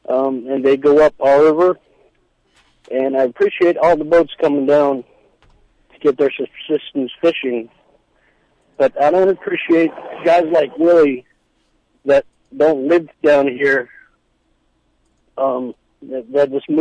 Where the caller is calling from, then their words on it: Quinault, Washington, United States; I'm calling from Quinault.